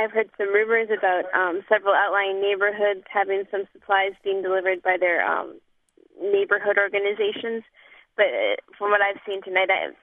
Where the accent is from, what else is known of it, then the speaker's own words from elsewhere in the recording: United States; And then when they find out I'm from the States, they just start saying